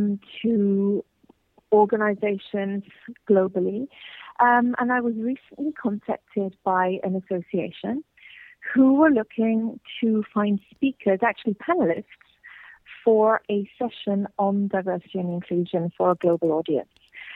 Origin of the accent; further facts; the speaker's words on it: United Kingdom; now in Zurich, Switzerland; I'm based out of Zurich, but I'm originally British.